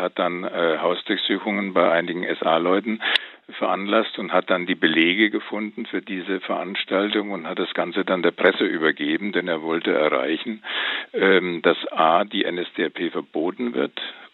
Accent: Bavaria, Germany; Ich komme nicht aus Hessen, ich komme wie Sebastian Puschner aus Bayern.

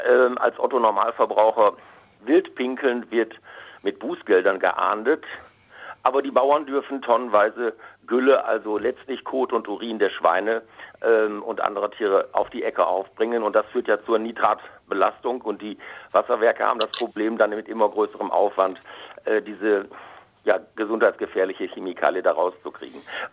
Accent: North Rhine-Westphalia, Germany; ich komme aus dem Münsterland, wo intensiv Landwirtschaft betrieben wird

